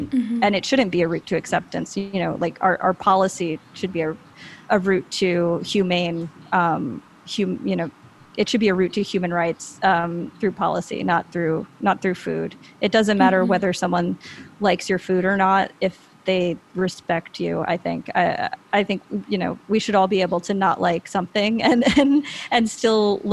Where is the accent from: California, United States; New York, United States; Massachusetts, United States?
New York, United States; born there; I say this from a huge amount of privilege as I was born on Long Island. Like, I'm, you know, I am a human melting pot.